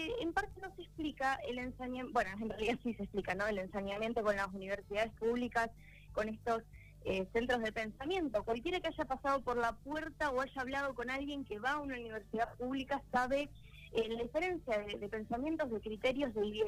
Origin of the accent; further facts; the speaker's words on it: Regueira, Argentina; now in La Plata, Argentina; Yo justo soy estudiante del interior, soy de Regueira, todos se imaginarán el camino que tengo de Regueira a La Plata